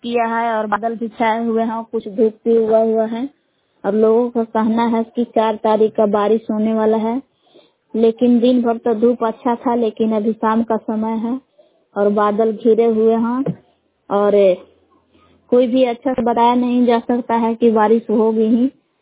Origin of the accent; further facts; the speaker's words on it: Bihar, India; ग्राम बेलाल जिला कैमूर महुआ के निवासी हूँ।